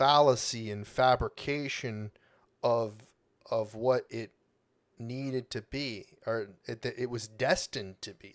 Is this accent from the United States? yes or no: yes; United States; born there; I'm not, I was born in America, but I don't know how to define myself.